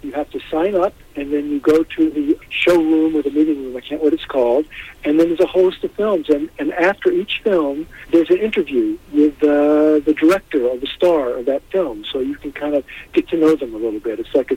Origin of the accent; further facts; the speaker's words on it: New York, United States; I'm from the Hudson Valley